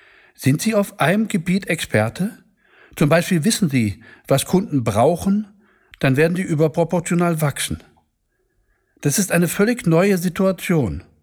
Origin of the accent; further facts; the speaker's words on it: Duisburg, North Rhine-Westphalia, Germany; Ich komme aus dem Ruhrgebiet. Sie hören es vielleicht an meiner Stimme. Ich bin in Duisburg geboren. Da gibt es noch richtig Industrie, Dreck, Hochöfen.